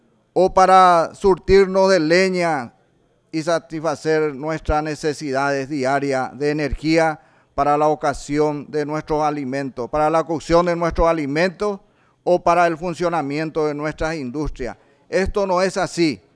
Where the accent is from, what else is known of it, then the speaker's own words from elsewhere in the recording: Paraguay; considero que es nuestra obligación como paraguayos y paraguayas retomar con mayor fuerza y vigor la producción yerbatera nacional